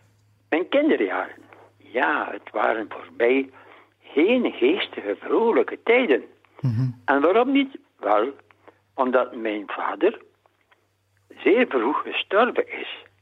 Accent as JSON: {"language": "Dutch", "town": "Heule", "region": "Flanders", "country": "Belgium", "tie": "born there", "said": "van het jaar 1936, geboren te Heluwe, West-Vlaanderen."}